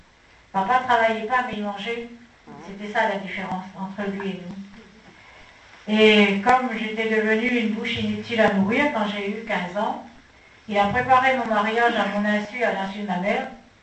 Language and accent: French; Central African Republic; J'ai revécu toute mon enfance en Centrafrique.